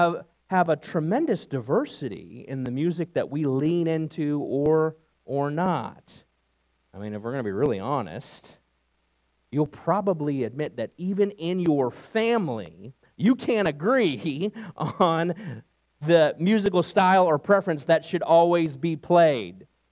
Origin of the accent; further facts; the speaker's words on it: New York, United States; I like country too. It's grown on me since my days growing up in New York.